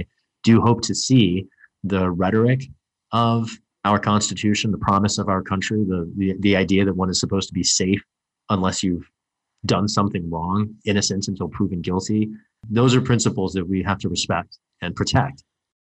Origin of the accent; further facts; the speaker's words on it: Pakistan; now in United States; The reason I am Pakistani-American in particular is because U.S. foreign policy a generation ago supported a military dictator in my native country, and that dictatorship denied civil liberties, including religious freedom.